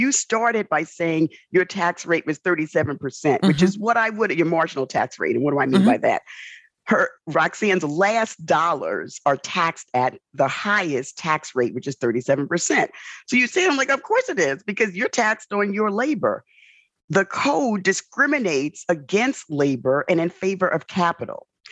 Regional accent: New York City, New York, United States; when you're born and raised in the South Bronx, you have lots of white folks telling you what you can't do.

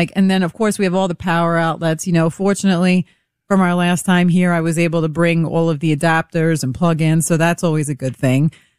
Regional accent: New York, United States; I'm from New York. I'm like, is someone going to hit me or mug me soon?

